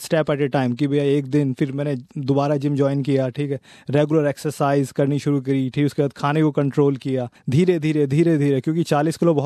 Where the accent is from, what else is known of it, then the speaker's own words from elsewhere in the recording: Delhi, India; moved away as an adult; दिल्ली में मैं पला बड़ा हूँ तो थोड़ा सा मैं शुरू से एक्टिव था